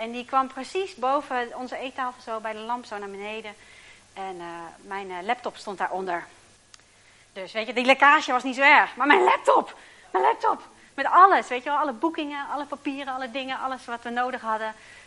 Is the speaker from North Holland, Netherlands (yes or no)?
no; De Wijk, Drenthe, Netherlands; En wij komen uit De Wijk. Dat ligt bij Meppel in de buurt.